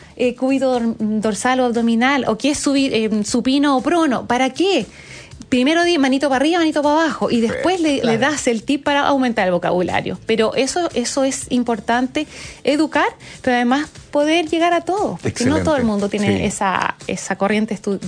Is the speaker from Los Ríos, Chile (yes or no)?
yes; Valdivia, Los Ríos, Chile; en Valdivia, aquí es mi ciudad, yo nací en Valdivia, mi familia es de allá